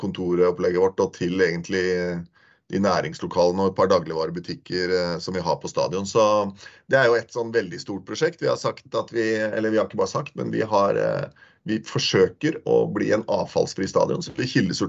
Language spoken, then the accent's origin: Norwegian; Skien, Telemark, Norway; Når jeg vokste opp her i Skien, Grenland